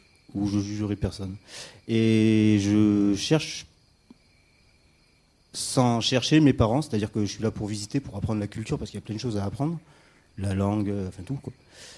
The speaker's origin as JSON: {"language": "French", "region": "Bagmati", "country": "Nepal", "tie": "born or raised there", "lives_now": "France", "said": "Je viens du Népal. Alors, le Népal, ça se situe... En Asie centrale, entre l'Inde et la Chine. Et donc voilà, je suis né là-bas dans les années 70, dans les montagnes près de Katmandou"}